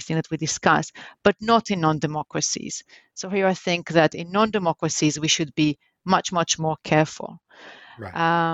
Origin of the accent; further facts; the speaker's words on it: Israel; as growing up in Israel, it was obvious to me that the German reparations scheme was an absolute moral duty